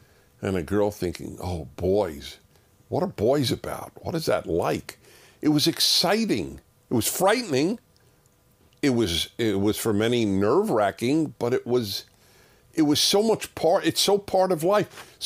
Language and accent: English; United States; Yes, my friend, this is one of the most depressing things in my life as an American.